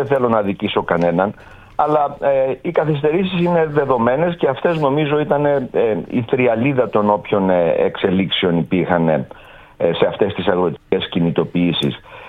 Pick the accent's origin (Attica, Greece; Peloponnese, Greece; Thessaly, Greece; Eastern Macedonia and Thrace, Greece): Thessaly, Greece; Larissa; στην πατρίδα μου, στη Λάρισα